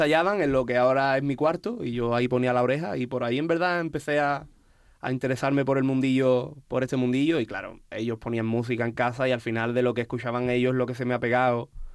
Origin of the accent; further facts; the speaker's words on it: Zahara de los Atunes, Andalusia, Spain; allí aterrizan, digamos, helicópteros en el puerto de mi pueblo, van a comer al campero y se van.